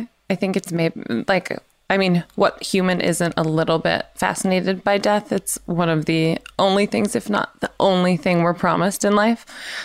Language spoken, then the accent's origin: English; the South, United States; because I'm from the South.